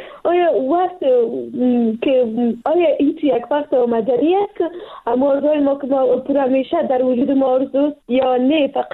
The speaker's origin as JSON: {"language": "Persian", "country": "Afghanistan", "said": "ما پشتون هستیم و یا افغان هستیم"}